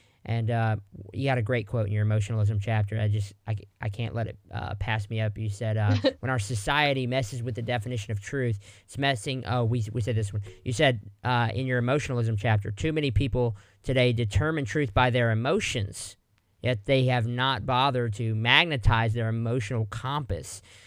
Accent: Louisiana, United States; But, you know, even in Louisiana, man, I didn't really fit in. I'll just say that, you know, especially my hometown.

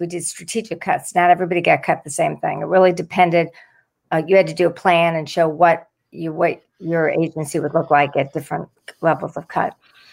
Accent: Cleveland, Ohio, United States; I grew up in Cleveland, Ohio, a suburb of Cleveland, and I grew up in a family that was really financially challenged.

